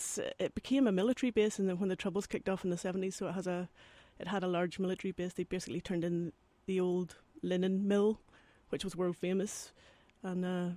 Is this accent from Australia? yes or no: no; Northern Ireland, United Kingdom; of the oldest distilleries in the world near us called Bushmills Distillery. That's right, 6 miles from my hometown.